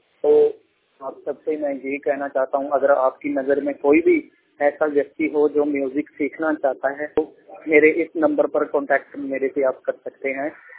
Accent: Amritsar, Punjab, India; और मैं वडाला भिट्टे वड गांव का रहने वाला हूँ, रामतीर्थ रोड, जिला अमृतसर, तहसील अजनाला।

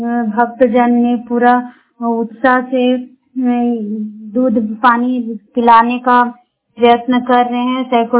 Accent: Barkagaon, Jharkhand, India; बड़कावां प्रखंड की रहने वाली हूँ।

